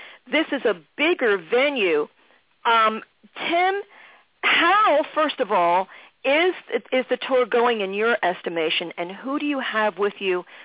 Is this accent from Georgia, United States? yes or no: no; Philadelphia, Pennsylvania, United States; and I'm a Pennsylvania girl. You're from York. I'm from Philly.